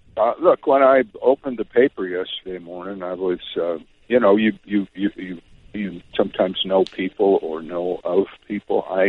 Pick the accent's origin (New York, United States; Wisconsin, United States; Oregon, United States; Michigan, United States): Michigan, United States; Detroit; now in California, United States; I was from Detroit and moved out in 48 to California.